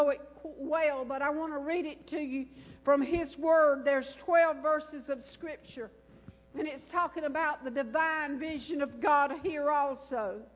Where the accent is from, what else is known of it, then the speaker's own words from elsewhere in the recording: Alabama, United States; I used to pray for my mama in Alabama, they put her in a nursing home, and it was 42 miles below my hometown, and I couldn't go home all the time.